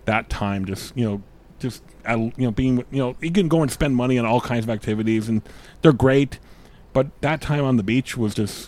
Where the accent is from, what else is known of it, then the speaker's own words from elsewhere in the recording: Ontario, Canada; also born or lived in Western Canada; Cause I lived in Western Canada. I grew up in Ontario, but I never spent a lot of time out east